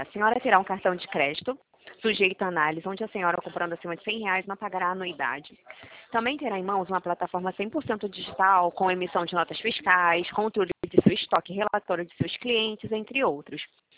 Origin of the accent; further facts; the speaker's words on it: Rio de Janeiro, Brazil; sou do Rio de Janeiro.